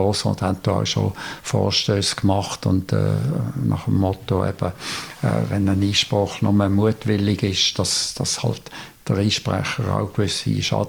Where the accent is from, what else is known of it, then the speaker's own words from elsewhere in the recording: Basel-Landschaft, Switzerland; now in Frick, Switzerland; Also ich bin mittlerweile 57 Jahre im Fricktal. Man hört die Stimme an, schon noch ein bisschen. Ich bin ja von Basel-Land, Aschbigott, auf Frick gekommen.